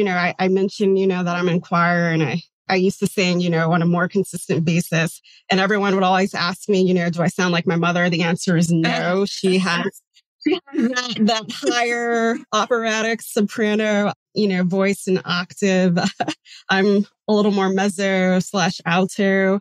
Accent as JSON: {"language": "English", "town": "New York City", "region": "New York", "country": "United States", "said": "as a New Yorker, I'm sure you all will appreciate"}